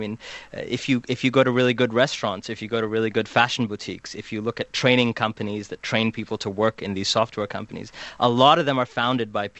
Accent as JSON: {"language": "English", "town": "Cleveland", "region": "Ohio", "country": "United States", "tie": "born there", "said": "I was born in Cleveland, Ohio."}